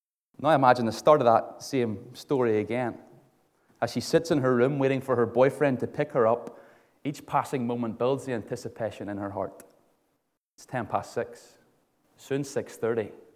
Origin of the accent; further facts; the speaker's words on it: Ballymena, Northern Ireland, United Kingdom; I'm from Ballymena.